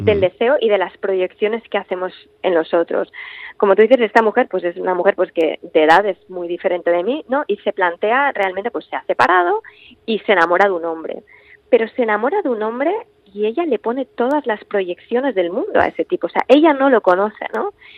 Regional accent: Barcelona, Catalonia, Spain; yo soy de Barcelona, aquí, o sea, el clima marca muchísimo

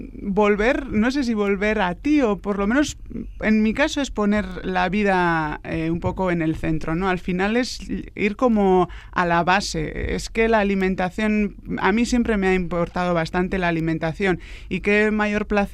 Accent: Andoain, Basque Country, Spain; Yo soy de Andoain, de Guipúzcoa

